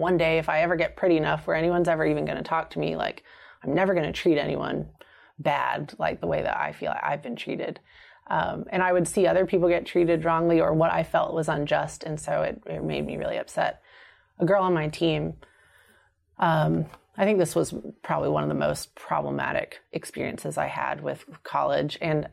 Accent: the South, United States; so growing up in the South, you know that Catholics aren't really Christian.

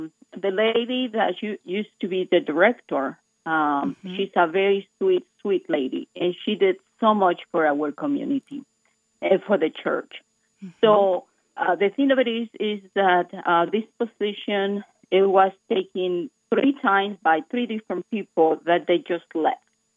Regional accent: Mexico City, Mexico; I'm from Mexico City.

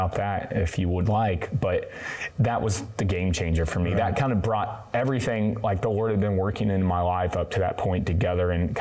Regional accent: Indiana, United States; I grew up in Indiana, and my family has a big farm in southern Indiana

